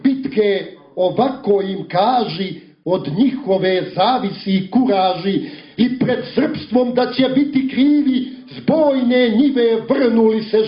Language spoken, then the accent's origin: Serbian; Uskoci, Montenegro; To vam želi … epski pjesnik rodom iz Uskoka.